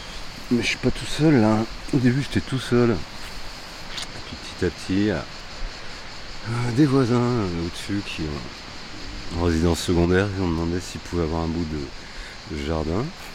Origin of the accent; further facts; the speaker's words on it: Paris, Île-de-France, France; also born or lived in Le Puy-en-Velay; Paris et le Puy, ma grand-mère, ouais.